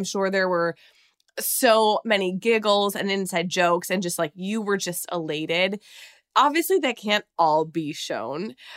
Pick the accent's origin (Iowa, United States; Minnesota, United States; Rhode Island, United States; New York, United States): Minnesota, United States; I'm from Minnesota, so we're neighbors.